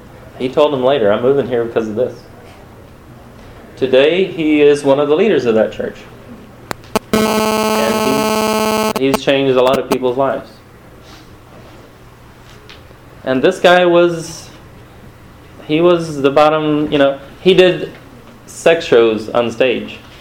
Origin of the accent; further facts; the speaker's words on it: Paraná, Brazil; we came from London, from Paraná, which is the state where I was born.